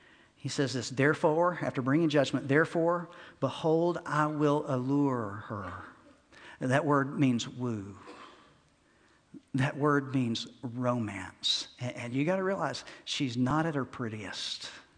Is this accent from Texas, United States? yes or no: yes; Texas, United States; I grew up in Texas. Everything's flat there.